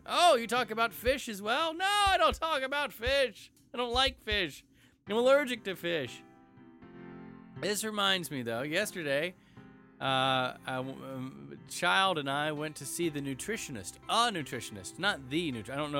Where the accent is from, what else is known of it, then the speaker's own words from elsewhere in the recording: Georgia, United States; I'm from Georgia. You would have thought I would have had crawfish.